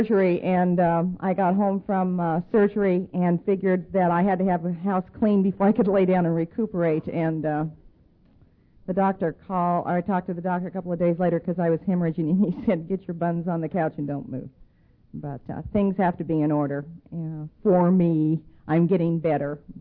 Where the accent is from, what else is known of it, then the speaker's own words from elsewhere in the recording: Cheyenne, Wyoming, United States; born there; I was born in 1941 in Cheyenne, Wyoming, to some parents who had waited 5 years for me.